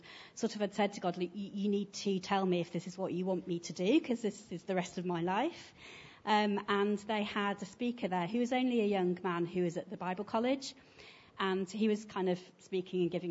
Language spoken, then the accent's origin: English; Yorkshire and the Humber, United Kingdom; So I grew up in Yorkshire, and there was this barn which had old coach seats in it